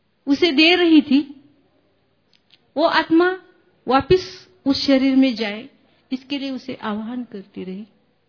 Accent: Barshi, Maharashtra, India; मैं बारशी से हूँ।

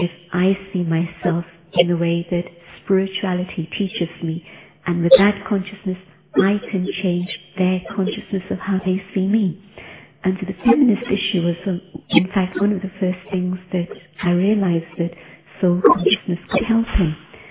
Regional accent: London, United Kingdom; And so growing up in London, it was interesting because I wanted to maintain my own diet

